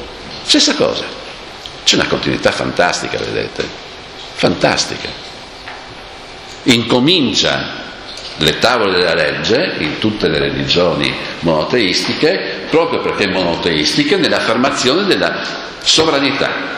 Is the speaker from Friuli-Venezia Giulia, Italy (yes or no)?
yes; Trieste, Friuli-Venezia Giulia, Italy; also born or lived in Bolzano; sono nato a Bolzano veramente, ma ho vissuto quasi i primi anni a Trieste, fino al 1954